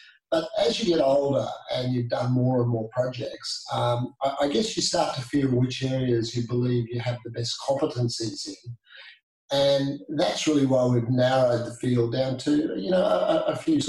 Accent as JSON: {"language": "English", "town": "Esk", "region": "Queensland", "country": "Australia", "tie": "born or raised there", "said": "So I was brought up in Esk in the Brisbane Valley. I came down to boarding school when I was age 11, Brisbane Boys College at Toowong"}